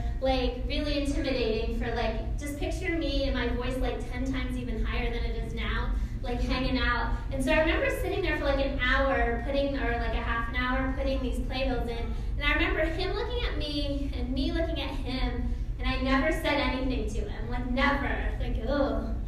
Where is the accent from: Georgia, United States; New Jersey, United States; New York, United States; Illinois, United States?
Georgia, United States; Atlanta; I grew up here in Atlanta. I moved here when I was in sixth grade.